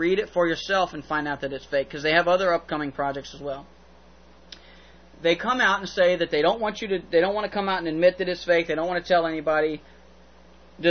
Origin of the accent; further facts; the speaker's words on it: the South, United States; accent: southern; I read that as clearly as I could with my southern accent.